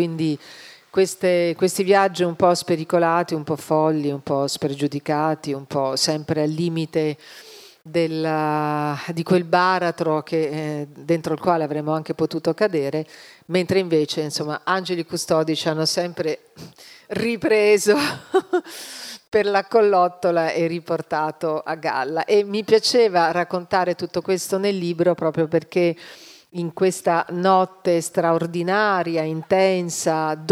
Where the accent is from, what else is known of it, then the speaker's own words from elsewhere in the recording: Savona, Liguria, Italy; born there; also born or lived in Milan; vivevo poi a Milano, anche se in realtà sono nata a Savona, però i miei separati, quindi poi ho vissuto in collegio